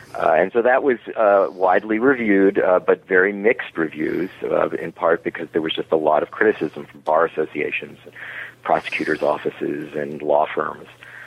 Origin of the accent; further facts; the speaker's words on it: New York City, New York, United States; born there; also born or lived in Miami Beach, United States; Well, I was born in New York City. My parents were Holocaust survivors, and they retired to Miami Beach, Florida, which is a very unusual retirement for elderly Jews. And then I finished my high school era there